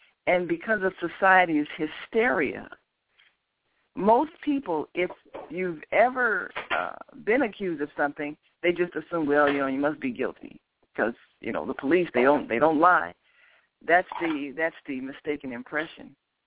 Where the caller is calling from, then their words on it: Chicago, Illinois, United States; Of course, we're calling from Chicago, but we know that this is happening all across the country.